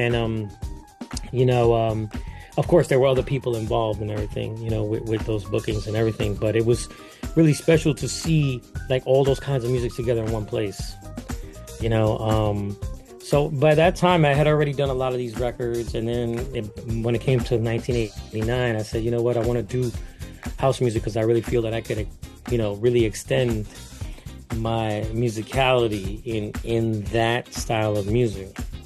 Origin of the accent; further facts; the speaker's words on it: Bronx, New York, United States; They're both from Brooklyn. I'm from the Bronx.